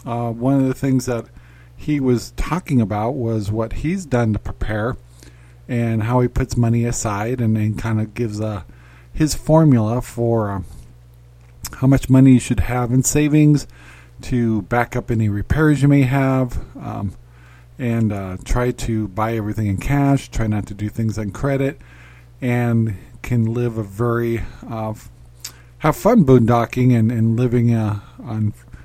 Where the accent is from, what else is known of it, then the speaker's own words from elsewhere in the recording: Arizona, United States; maybe I'm more sensitive to it because I'm from Arizona.